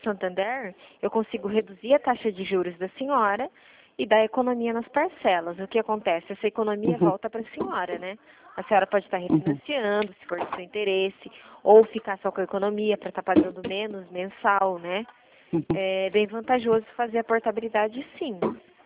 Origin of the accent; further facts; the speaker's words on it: Toledo, Paraná, Brazil; a gente é de Toledo